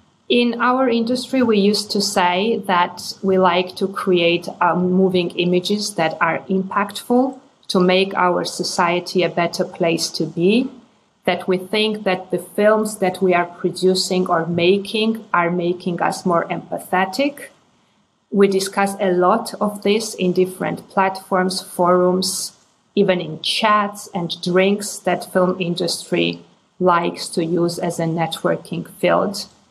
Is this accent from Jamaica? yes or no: no; Georgia; I come from Georgia and I'm here as an international industry consultant